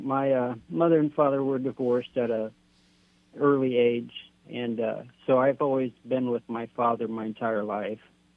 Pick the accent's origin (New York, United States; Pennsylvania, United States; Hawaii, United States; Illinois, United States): Illinois, United States; Watseka; Okay. Well, I grew up in Watseka, Illinois, and graduated in Watseka